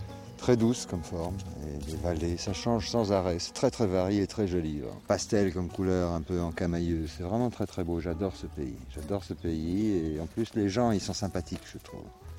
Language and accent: French; Italy; now in France; je me sens pas dépaysé ici par rapport à ma ville natale parce que bien que je vive maintenant complètement en France depuis longtemps, enfin je suis quand même resté italien